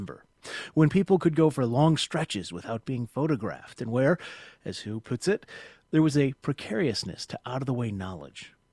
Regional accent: Illinois, United States; As somebody who grew up in the Chicago suburbs and has been chastised for saying I'm from Chicago

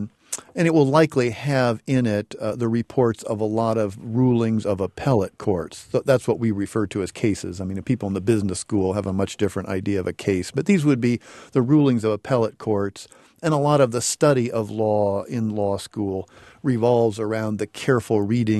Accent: Decatur, Illinois, United States; I'm from Decatur, from Central Illinois, a rare law professor from Central Illinois.

